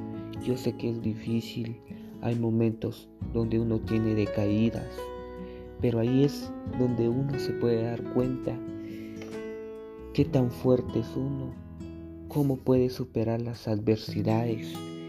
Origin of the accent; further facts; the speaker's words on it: Guatemala; unidos como guatemaltecos, como todo un planeta juntos, para salir adelante